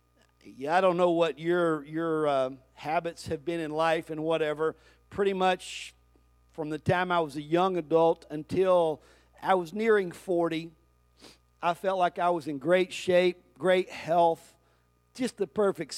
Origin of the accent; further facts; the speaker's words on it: Pauls Valley, Oklahoma, United States; born there; But do you know that when I was born in Paul's Valley, Oklahoma, God already knew where I would be at that time of my life.